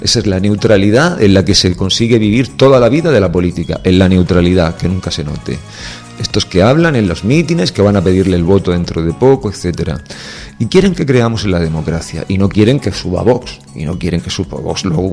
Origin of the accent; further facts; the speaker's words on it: Spain; somos hijos de España, tenemos la nacionalidad española, somos españoles, hemos nacido aquí